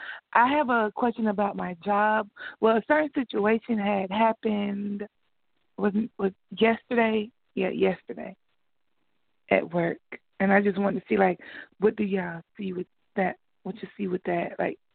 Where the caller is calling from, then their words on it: Georgia, United States; I'm calling from Georgia.